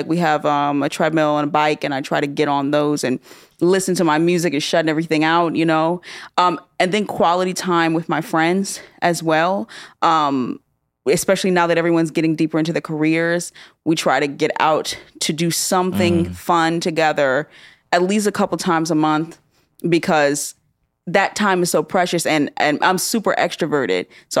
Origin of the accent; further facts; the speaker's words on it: Stone Mountain, Georgia, United States; also born or lived in Clarkston / Atlanta; And growing up in Stone Mountain and Clarkston and Atlanta, where there are hundreds of countries represented in such a small area